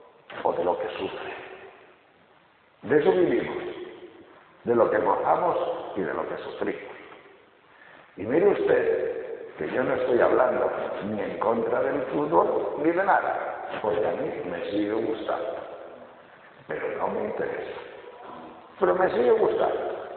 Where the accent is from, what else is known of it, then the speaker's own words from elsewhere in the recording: Castile and León, Spain; yo soy de León, de un pueblo de Trashumancia, de ganados Trashumantes, esos que bajan de León a Extremadura y de Extremadura a León.